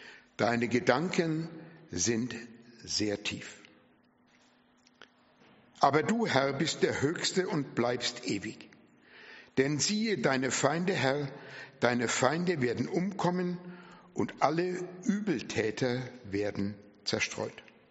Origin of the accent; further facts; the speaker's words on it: Bamberg, Bavaria, Germany; born there; also born or lived in Hof; Ich bin gebürtiger Bamberger. Nach unserer Hochzeit meiner Frau haben wir 54 Jahre in Hof gelebt, auch dort zur Gemeinde gehört